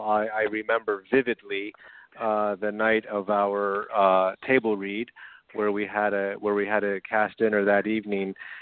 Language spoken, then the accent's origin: English; United States; as an American showrunner in that landscape, I went over to Berlin thinking